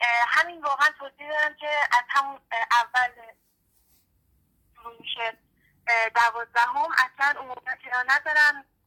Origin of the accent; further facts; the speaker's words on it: Mashhad, Razavi Khorasan, Iran; اونم خب شهر خودم ترجیح میدم، مشهد